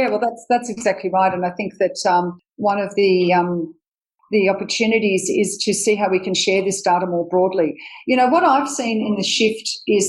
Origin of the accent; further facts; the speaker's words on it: Australia; And this is where I think as an Australian governments have really done very poorly